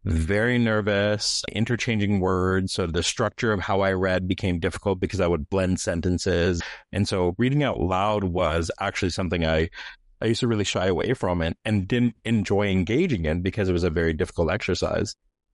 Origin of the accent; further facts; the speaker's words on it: Calgary, Alberta, Canada; You know, Calgary is an amazing place to grow up in, but you need sort of perspective, right? It was a chance to see what else is out there and really experience Canada in a real way.